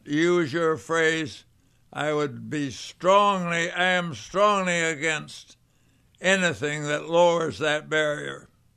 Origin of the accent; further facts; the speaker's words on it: Canada; I was born and brought up in Canada. There was a time then in my youth when there was tension between the two countries.